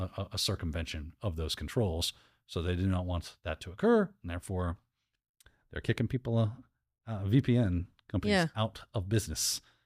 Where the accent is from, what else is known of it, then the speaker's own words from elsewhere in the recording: United States; I'm an American.